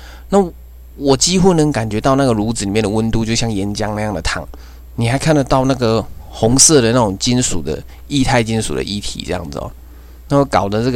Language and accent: Chinese; Taichung, Taiwan; 我是一名台湾人，我居住在台中